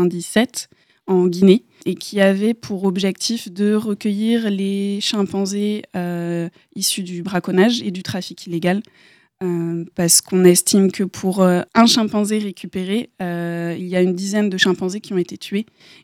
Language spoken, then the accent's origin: French; northern France, France; now in Angers, France; je viens initialement du nord de la France, et puis j'ai déménagé il y a quand même quelques années de ça, ici dans la région angevine.